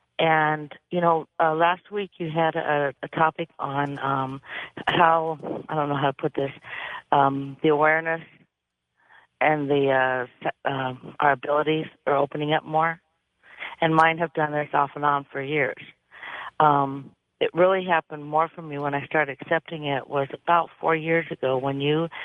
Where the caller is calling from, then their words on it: Needles, California, United States; I'm calling from Needles, California.